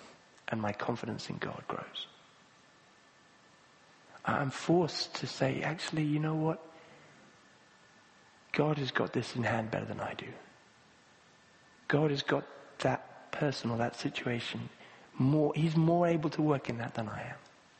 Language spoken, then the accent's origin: English; Kenya; Or I grew up in Kenya, where there's a lot of sort of security crime issues. So actually, it's a very common thing to have watchmen. They call them askaris.